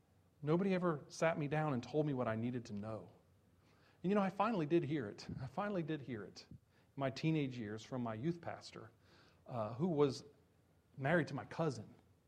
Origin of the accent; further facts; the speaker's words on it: New Jersey, United States; my culture that I grew up in New Jersey